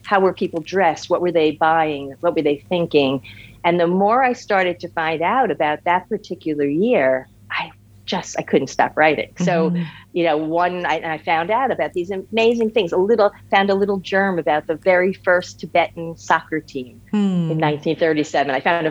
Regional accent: New York, United States; I was raised in New York. Very strict. I was kosher.

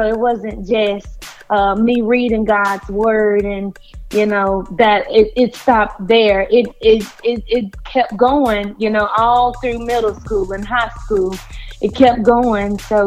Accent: Memphis, Tennessee, United States; born and raised in Memphis, Tennessee. I'm a country girl. I'm the youngest of seven.

